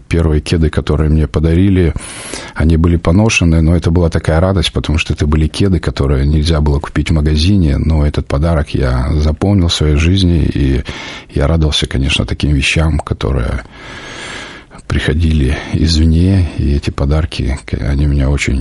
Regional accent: Far East, Russia; born there; Я родился на Дальнем Востоке 50 лет назад, 5 октября.

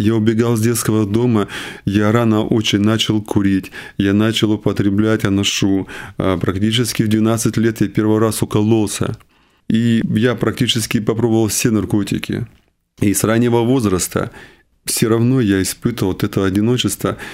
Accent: Shakhty, Rostov Oblast, Russia; also born or lived in Novocherkassk; Я вообще сам из Ростовской области, города Новочеркасска. А воспитывались мы в детском шахтинском доме.

